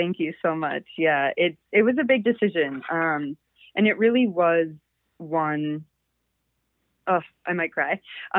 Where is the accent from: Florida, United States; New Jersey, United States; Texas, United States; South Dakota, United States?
South Dakota, United States; And growing up in South Dakota, it's pretty, there's not a lot of diversity in people or culture.